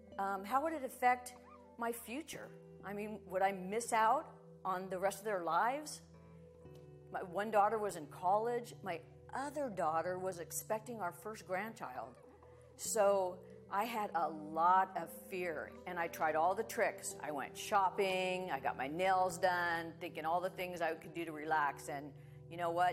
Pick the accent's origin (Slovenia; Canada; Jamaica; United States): United States; California; I'm from Orange County, California.